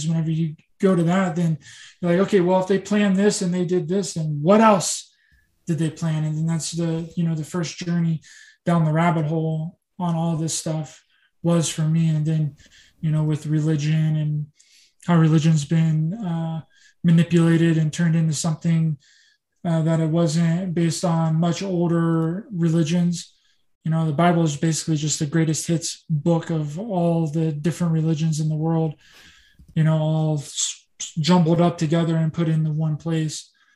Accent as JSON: {"language": "English", "town": "Point Pleasant", "region": "West Virginia", "country": "United States", "said": "I thought of a really good one on my own the other day because I'm from Point Pleasant, West Virginia, where the Mothman was sighted back in, I think it was late 50s or early 60s."}